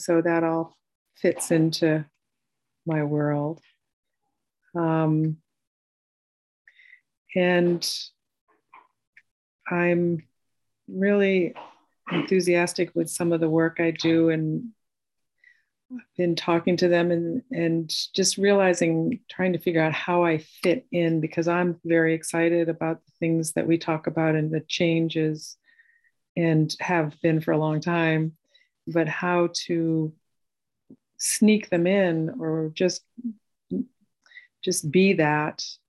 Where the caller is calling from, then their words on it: Newburyport, Massachusetts, United States; I'm calling from Newburyport, Massachusetts today. I'm up at my mom's house.